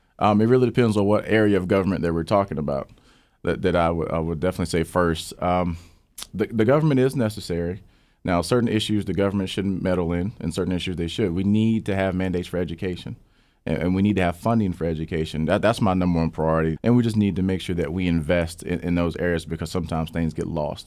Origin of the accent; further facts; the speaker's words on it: Cave Spring, Virginia, United States; I'm from this community. I grew up out here in Cave Spring where we're sitting.